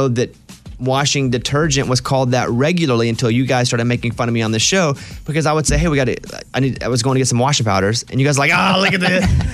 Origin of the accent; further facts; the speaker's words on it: Arkansas, United States; So yeah, my accent does come out either when I'm tired or when I go back home to Arkansas and I'm there around some of my friends for a long period of time